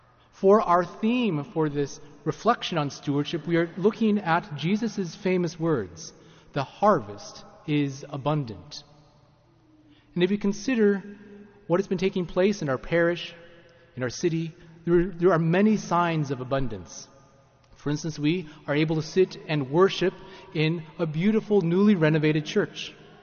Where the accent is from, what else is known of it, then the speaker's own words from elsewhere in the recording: Washington, United States; I grew up in the Tri-Cities, and my parents still live in a home a couple miles north of Pasco, nestled in farmland, essentially.